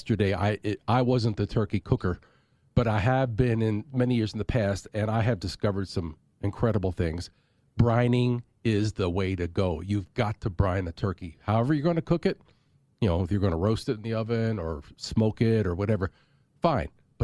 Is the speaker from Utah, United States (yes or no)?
no; Pennsylvania, United States; I'm from Pennsylvania.